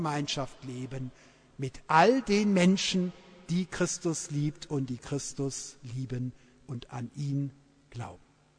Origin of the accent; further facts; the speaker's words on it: Rhineland, Germany; das kannte ich als Rheinländer noch gar nicht.